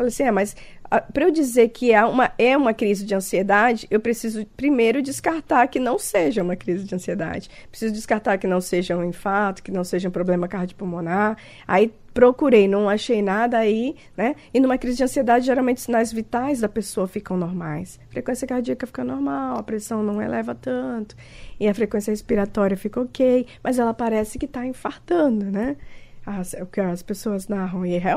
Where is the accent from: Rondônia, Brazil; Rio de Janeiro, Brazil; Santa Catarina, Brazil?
Rondônia, Brazil; Eu sou de Rondônia